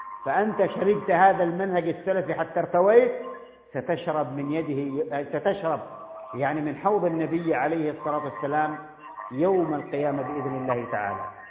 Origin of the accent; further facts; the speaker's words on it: Yemen; بلادنا اليمن السعيد، اليمن المبارك، أهل الحكمة والإيمان